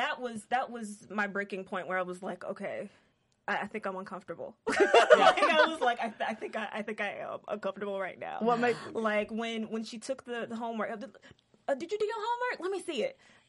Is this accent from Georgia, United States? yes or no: yes; Atlanta, Georgia, United States; And especially for me, because I'm from Atlanta, and I'm like, oh, God.